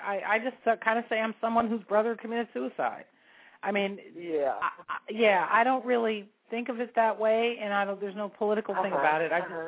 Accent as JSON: {"language": "English", "town": "San Francisco", "region": "California", "country": "United States", "tie": "born or raised there", "said": "Whereas when I was growing up in San Francisco, nobody that any of us knew saw a therapist."}